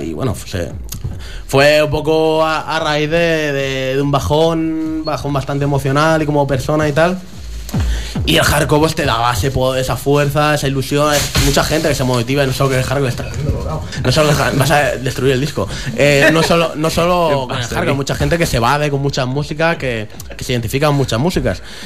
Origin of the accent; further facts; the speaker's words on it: L'Hospitalet de Llobregat, Catalonia, Spain; Nací ahí en Hospitalet, y ahí estamos.